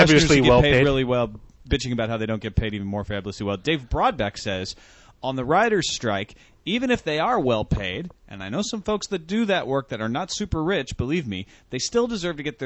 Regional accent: Canada; We are Canadian, after all.

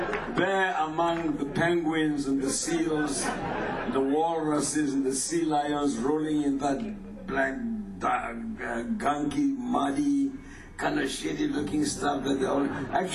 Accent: Jackson, Mississippi, United States; I'm from Jackson, Mississippi. Why are you laughing? That's a hell of a town.

